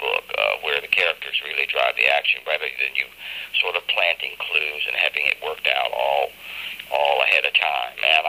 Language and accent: English; the South, United States; in Southern schools back in when I was growing up in Southern public schools